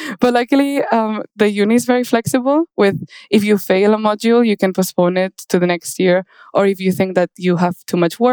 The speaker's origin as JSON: {"language": "English", "town": "Barcelona", "region": "Catalonia", "country": "Spain", "said": "I'm 20 years old and I come from Barcelona, Spain."}